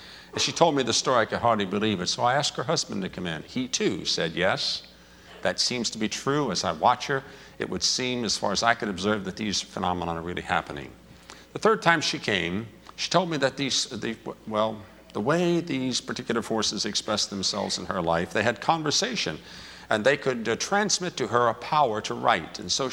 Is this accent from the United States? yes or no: yes; West Virginia, United States; Now, I'm from West Virginia. I haven't been around, but I have seen the sun rise and watched the chicken lay the egg.